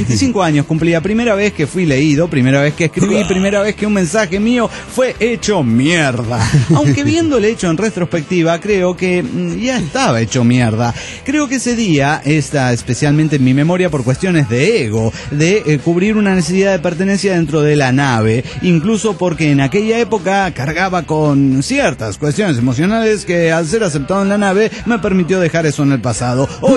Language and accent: Spanish; Argentina; Recuerden que yo soy de Argentina